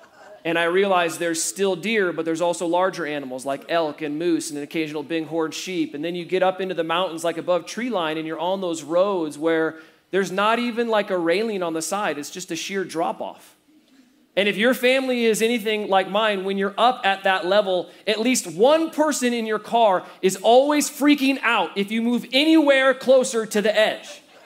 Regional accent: Iowa, United States; And so when I first saw this, it reminded me of home. I grew up in Iowa.

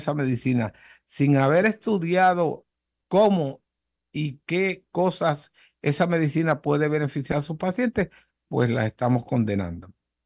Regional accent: Sabana Grande, Puerto Rico; la población de Sabana Grande, que es mi pueblo natal

